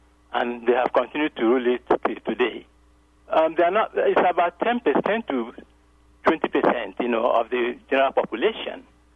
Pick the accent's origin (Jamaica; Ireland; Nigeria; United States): Nigeria; I come from Nigeria myself.